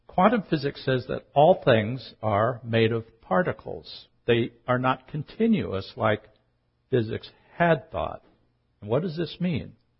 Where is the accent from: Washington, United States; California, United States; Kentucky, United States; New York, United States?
Washington, United States; Seattle; lying on my back at night on the lawn outside the home where I grew up in North Seattle.